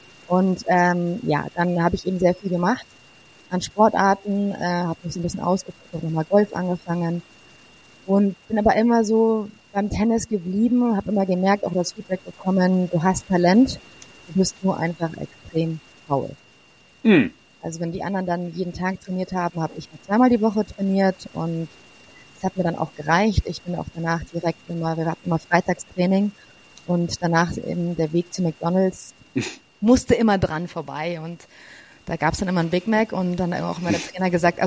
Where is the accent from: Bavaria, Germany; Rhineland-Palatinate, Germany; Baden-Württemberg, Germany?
Bavaria, Germany; Garmisch-Partenkirchen; Wir kommen hier aus Garmisch.